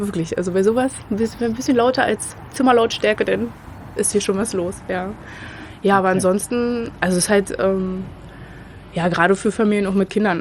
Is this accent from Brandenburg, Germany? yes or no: yes; Potsdam, Brandenburg, Germany; Nee, ich bin hier erst hergezogen. Also groß geworden bin ich in Potsdam am Schlaz. Eigentlich eher so, hat er so den Ghetto-Ruf jetzt mittlerweile wegbekommen.